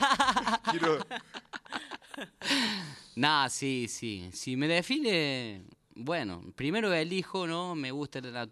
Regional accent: Córdoba, Argentina; now in Anisacate, Argentina; Es un valle serrano también, de Córdoba. Yo vengo del valle de Tras la Sierra. Viví allí hasta la mitad de mi juventud, hasta los 24, 25 años. Después me fui a Córdoba, y de Córdoba volví a la sierra, pero del lado del valle Parabachasca.

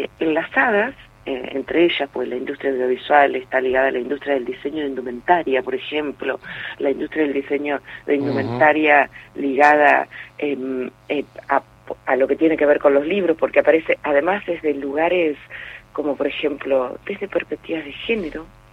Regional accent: Buenos Aires Province, Argentina; es importante que los bonaerenses sepamos que somos bonaerenses y que todo eso nos constituye

